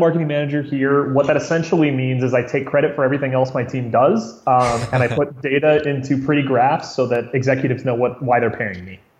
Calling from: Santa Barbara, California, United States; I'm calling in from Santa Barbara, California.

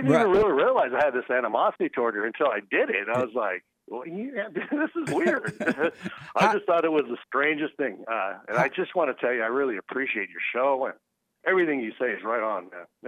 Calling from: San Francisco, California, United States; I'm calling you from Beta Land, San Francisco.

